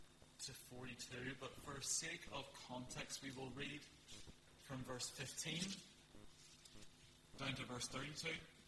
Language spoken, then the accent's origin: English; Ballywalter, Northern Ireland, United Kingdom; Has anybody heard of Ballywalter? Wow. Small country. Even smaller now. So I'm from Ballywalter.